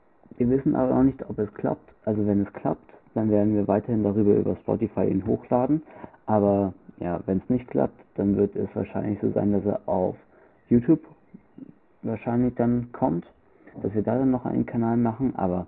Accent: Bavaria, Germany; accent: Franconian; Wir kommen aus Bayern, daher reden wir auch ein bisschen im Bayerischen, beziehungsweise wir kommen auch aus Franken. Das heißt, wir reden auch ein bisschen im fränkischen Dialekt.

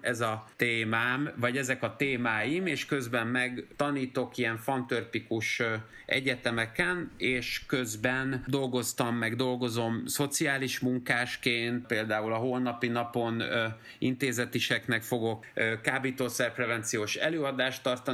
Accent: Budapest, Hungary; ferencvárosi kölök voltam, aki nem kapott lakáskulcsot, nevezetesen azért, mert egy olyan panelházban nőttem föl

